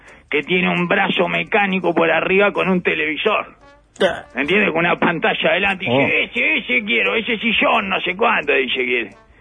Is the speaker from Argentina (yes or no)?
no; Uruguay; como uruguayo